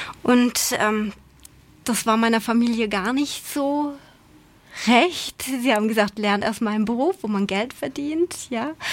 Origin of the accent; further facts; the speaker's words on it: Hesse, Germany; now in St. Gallen, Switzerland; Ja, ich bin gebürtig aus Deutschland, aus dem Taunus. Ich bin in einer Großfamilie groß geworden mit Opa, Oma, Mama, Tante, Cousins und ich.